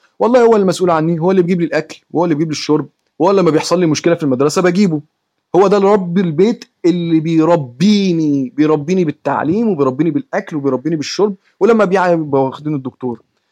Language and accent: Arabic; Egypt; جات من نهر، او جات من نهر النيل، او عن نهر النيل عندنا في مصر،